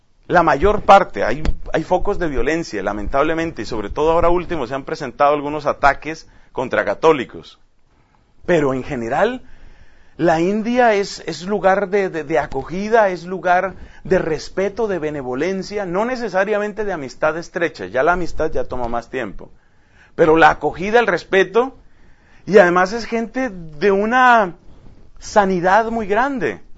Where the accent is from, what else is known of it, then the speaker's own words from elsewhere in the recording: Colombia; por ejemplo en mi país, en Colombia